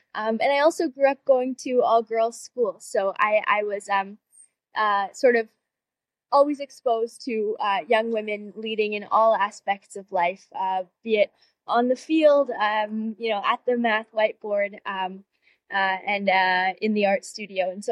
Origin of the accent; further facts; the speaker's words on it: Vancouver, British Columbia, Canada; I am 19 years old and I'm from Vancouver, Canada.